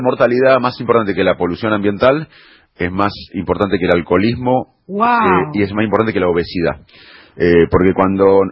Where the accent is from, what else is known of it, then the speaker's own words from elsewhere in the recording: Argentina; yo como argentino, que tengo a mis hijos acá